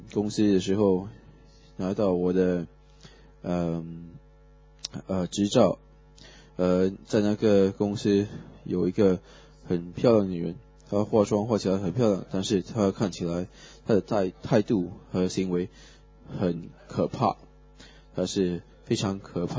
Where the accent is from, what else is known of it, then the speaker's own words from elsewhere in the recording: Australia; Chinese is a second language; now in Taiwan; 我一个澳洲人在台湾